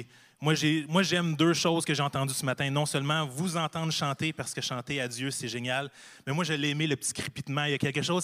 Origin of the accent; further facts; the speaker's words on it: Nova Scotia, Canada; born there; je suis né en Nouvelle-Écosse. Mes parents se sont rencontrés sur la base militaire de Nouvelle-Écosse.